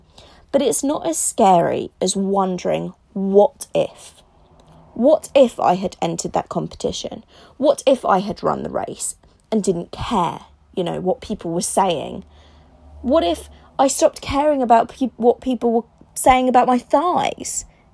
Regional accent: Italy; now in England; Now, I grew up in Italy.

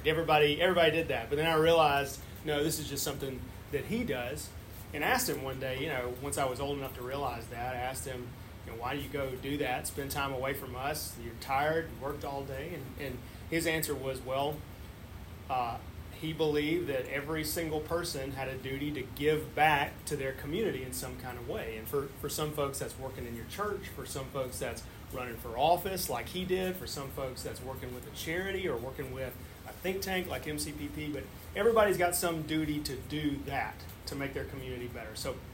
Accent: Sandersville, Mississippi, United States; I grew up right outside Laurel, Mississippi in a little bitty, smaller town called Sandersville, a town of about 700 people.

